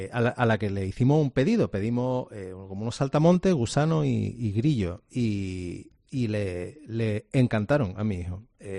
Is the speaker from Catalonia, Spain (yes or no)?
no; Andalusia, Spain; Bueno, y yo soy cordobés.